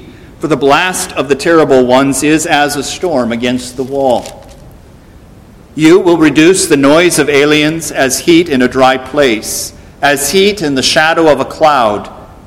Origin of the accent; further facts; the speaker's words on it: Midwest, United States; I come from the Midwest. We don't have any mountains there. We move out east